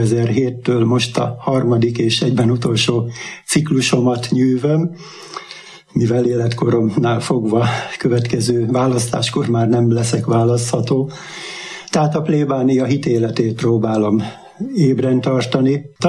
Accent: Hungary; Én egy paraszti családból származom, édesapám parasztember volt, édesanyám háztartásbeli, hát nagy szegénységben éltünk annak idején, és én mindent megtanultam otthon egy bakonyi kis faluba. Egyszerű emberek hitét örököltem

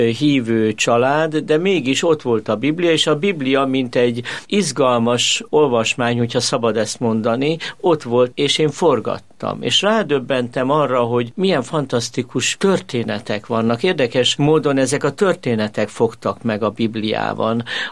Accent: Budapest, Hungary; Óbuda peremén nőttem fel, a szüleim értelmiségiek voltak

